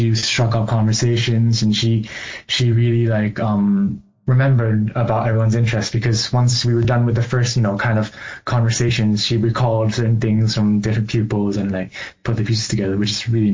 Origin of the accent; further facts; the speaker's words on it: Bangkok, Thailand; Bangkok, back in Thailand